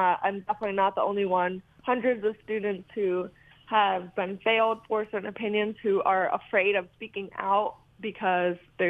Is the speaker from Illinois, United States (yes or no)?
yes; Illinois, United States; now in Cincinnati, United States; I grew up near Chicago for 18 years, and I've lived in Cincinnati for the last two.